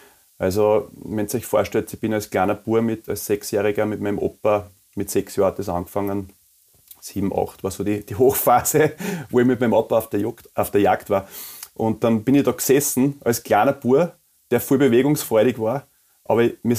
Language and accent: German; Mariazell, Styria, Austria; now in Wiener Neustadt, Austria; Also, ich bin 47 Jahre alt … 47 Jahre, bin verheiratet. Ich komme ursprünglich aus der Obersteiermark, aus Mariazell. Ich bin ein richtiges Landei. Bin zwischen Bauernhof, Wald und Wiese aufgewachsen und lebe jetzt in der Nähe von Wiener Neustadt mit meiner Frau.